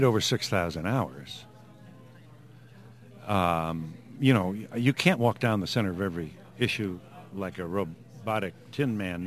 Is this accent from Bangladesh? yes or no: no; Cleveland, Ohio, United States; I'm from Cleveland. I was born and raised in Cleveland.